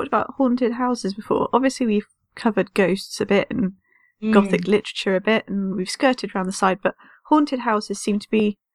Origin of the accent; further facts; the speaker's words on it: South West England, United Kingdom; I grew up in Dorset as well, obviously.